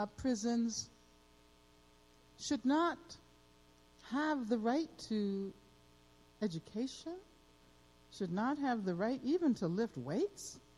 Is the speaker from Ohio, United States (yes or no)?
no; Birmingham, Alabama, United States; You heard that I grew up in Birmingham, Alabama, right? When I was a child, Birmingham used to be a major steel production city.